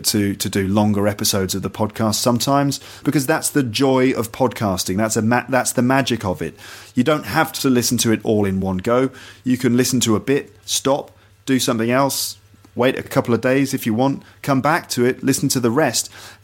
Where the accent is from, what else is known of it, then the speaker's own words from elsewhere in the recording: England, United Kingdom; Maybe that's just the way that they come across to me as an English person.